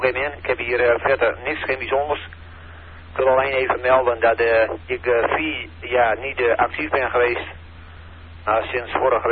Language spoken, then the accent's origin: Dutch; Huizen, North Holland, Netherlands; Wij komen oorspronkelijk uit Huizen, hè. En dan zeg jou denk ik wel genoeg.